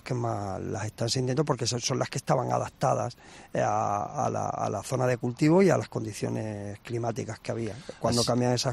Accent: Jerte, Extremadura, Spain; es decir, que desde que nací aquí en el Jerte, si nos dedicamos, pues hemos nacido casi debajo de un cerezo.

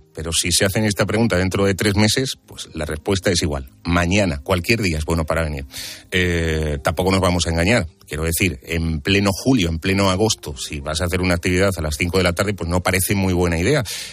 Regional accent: Extremadura, Spain; poder acompañaros un ratito por aquí, hablar de mi tierra

